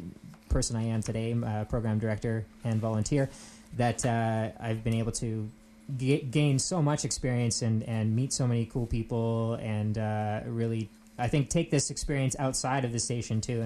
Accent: Calgary, Alberta, Canada; moved away; I moved out here from Calgary in my formative years and basically decided that one of the things I really wanted to get involved with was radio

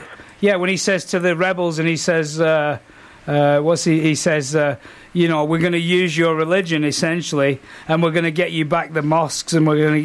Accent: Manchester, North West England, United Kingdom; I'm from Manchester.

